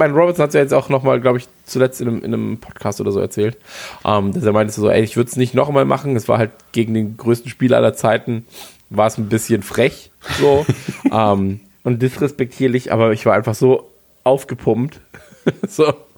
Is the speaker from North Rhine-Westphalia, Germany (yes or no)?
yes; Duisburg, North Rhine-Westphalia, Germany; born or raised there